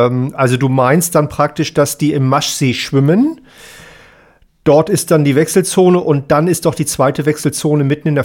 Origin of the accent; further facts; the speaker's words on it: Steinhude, Lower Saxony, Germany; Ich komme aus Steinhude. Genau daneben komme ich übrigens, keine 10 Kilometer entfernt.